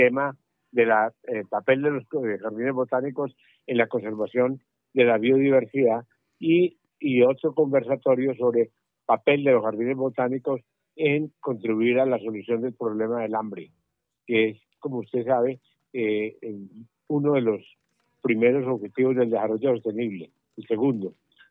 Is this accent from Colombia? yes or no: yes; Colombia; de Colombia